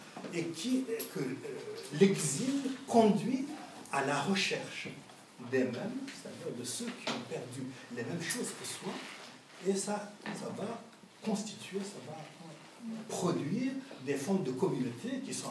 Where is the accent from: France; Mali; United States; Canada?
Mali; moved away; il y avait une impossibilité de rentrer au Mali, de New York, parce que j'avais un passeport français. Donc, je ne pouvais pas rentrer dans mon pays d'origine